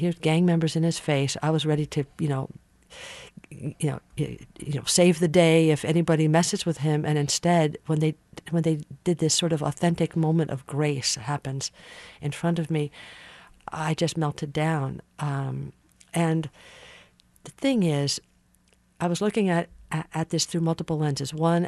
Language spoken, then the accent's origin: English; Hawaii, United States; also born or lived in Santa Barbara, California; I grew up in the Hawaiian Islands.